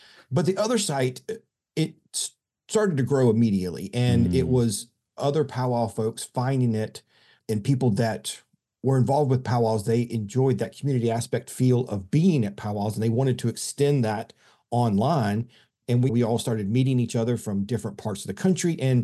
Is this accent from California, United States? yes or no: no; South Carolina, United States; Yeah, I'm from South Carolina and went to college at the University of South Carolina way back a long time ago.